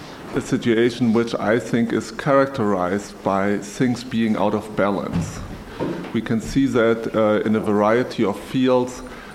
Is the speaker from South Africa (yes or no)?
no; Germany; moved away as an adult; now in United States; Originally, I'm from Germany. I was a pastor in East Germany for a couple of years before I came to the United States.